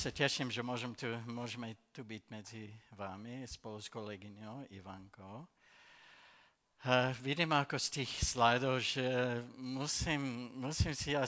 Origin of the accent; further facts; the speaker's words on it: Canada; Slovak is a second language; do Kanady, odkiaľ som